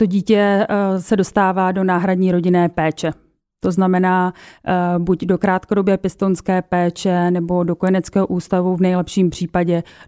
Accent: Moravia, Czechia; jsem obyčejnou holkou z Moravy

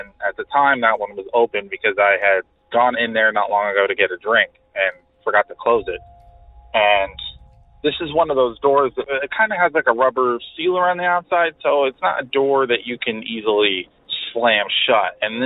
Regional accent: Pennsylvania, United States; I am from Pennsylvania.

